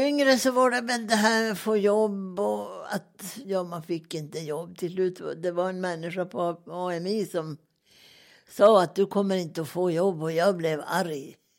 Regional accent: Kaunisvaara, Norrbotten County, Sweden; now in Luleå, Sweden; och jag kommer från Kaunisvaara, men jag är lulebo sedan 1983.

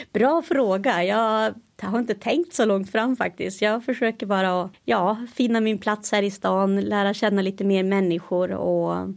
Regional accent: Norrbotten County, Sweden; jag kommer ju från Norrbotten från början och sen har jag bott lite här och där. Men är uppvuxen på landet med en liten familj, väldigt lugn miljö.

